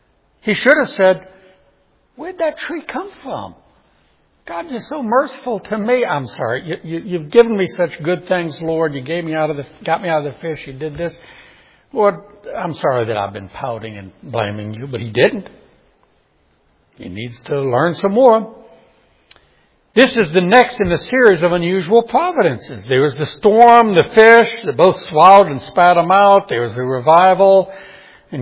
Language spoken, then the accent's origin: English; New Orleans, Louisiana, United States; Now, I grew up in New Orleans. That wasn't unusual.